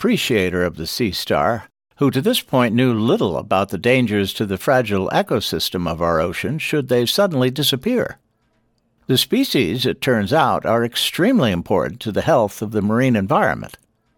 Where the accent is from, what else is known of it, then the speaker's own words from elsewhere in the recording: Michigan, United States; the church I attended when I was a kid growing up in Michigan was dedicated to the Blessed Virgin Mary, and it was called Our Lady Star of the Sea.